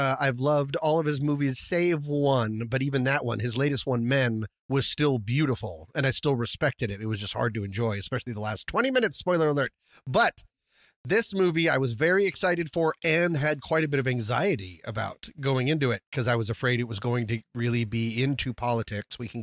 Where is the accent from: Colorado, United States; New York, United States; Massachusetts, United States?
Colorado, United States; Boulder; also born or lived in Vienna, Virginia; I was born in Vienna, Virginia, close to Washington, D.C., and then I moved to Boulder, Colorado, and did most of my growing up there.